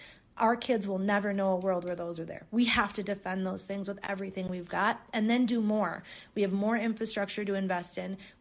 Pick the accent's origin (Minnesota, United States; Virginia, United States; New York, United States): Minnesota, United States